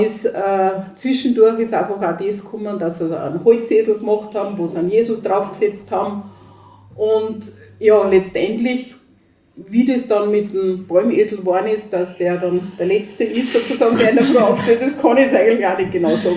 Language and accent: German; Lower Austria, Austria; Die Palmbuschen, wie bei uns daheim in Niederösterreich